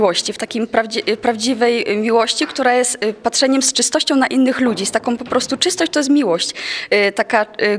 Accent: Opole, Opole Voivodeship, Poland; jestem z Opola.

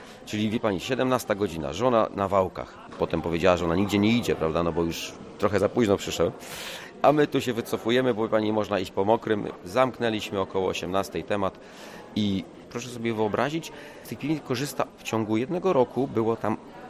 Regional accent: Kędzierzyn-Koźle, Opole Voivodeship, Poland; also born or lived in Kietrz; bo ja z Kiecza pochodzę, a ogólnie wychowywałem się w Kędzierzynie Koźlu.

